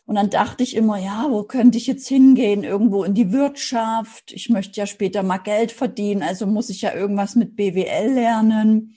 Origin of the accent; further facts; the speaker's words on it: Dresden, Saxony, Germany; Ich bin ja in Dresden aufgewachsen.